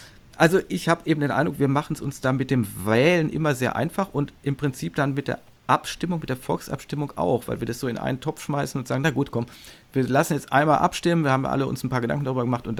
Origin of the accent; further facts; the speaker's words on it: Munich, Bavaria, Germany; mich als Münchner